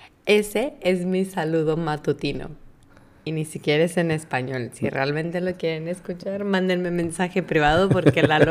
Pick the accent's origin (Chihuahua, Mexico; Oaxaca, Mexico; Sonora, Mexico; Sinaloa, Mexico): Sonora, Mexico; Es curiosa, nada más decía que curiosamente de Sonora, que yo soy de Sonora, entonces imagínense.